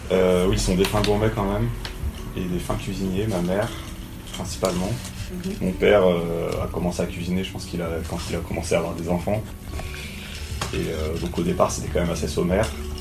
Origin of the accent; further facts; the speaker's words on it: Villeurbanne, Auvergne-Rhône-Alpes, France; Je suis français. Ok. J'ai vécu à Villeurbanne toute mon enfance.